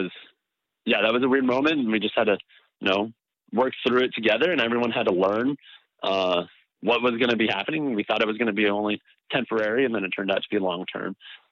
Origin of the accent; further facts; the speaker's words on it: Spokane, Washington, United States; I was born and raised here in Spokane, graduated from North Central High School